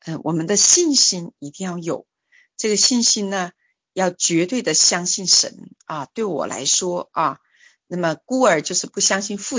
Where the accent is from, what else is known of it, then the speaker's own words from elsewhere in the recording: China; now in Canada; 我从中国来到加拿大，我从原来的武汉街道口教会来到现在加恩教会